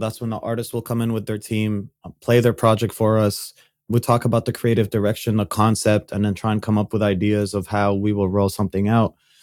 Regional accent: Saudi Arabia; And when I was growing up, I grew up in Saudi Arabia

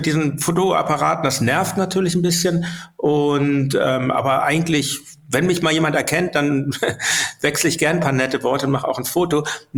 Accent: Hamburg, Germany; diese Stimme, die man auch kannte als Kind in Hamburg damals.

